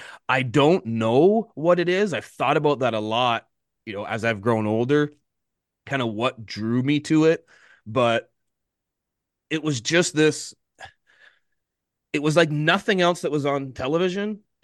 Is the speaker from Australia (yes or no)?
no; Ontario, Canada; because I'm from Ontario